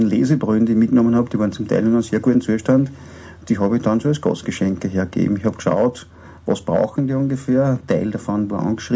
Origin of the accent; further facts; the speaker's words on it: Austria; Wenn die Leute fragen, wo kommst du denn her, dann musst du mir erklären, wo Österreich ist.